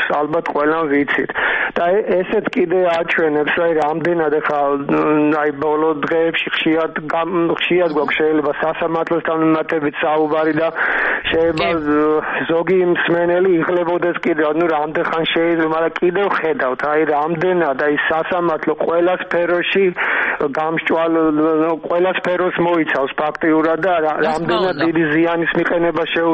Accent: Rustavi, Kvemo Kartli, Georgia; აი მე ხა თბილისში არ ცხოვრობ, რუსთავიდან ვარ და მონწერია ჩამოსვლა თბილისში

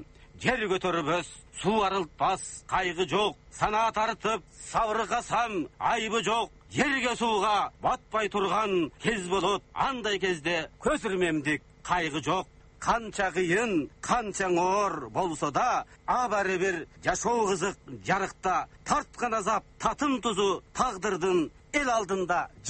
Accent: Tash-Kumyr, Jalal-Abad Region, Kyrgyzstan; Таш көмүр деген касиеттүү жер, себеби ал жерде кен чыгат. Таш көмүрдө менин балалыгым калган, таш көмүрдө менин жаштыгым калган.

